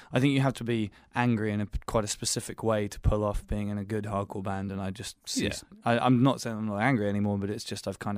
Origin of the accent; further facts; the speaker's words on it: England, United Kingdom; and we're both English.